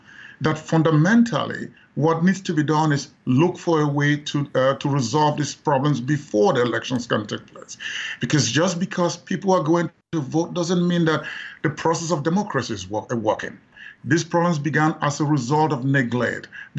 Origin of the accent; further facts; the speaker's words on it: Kumba, Southwest Region, Cameroon; I grew up in Kumba. I have never seen such a thing in that city.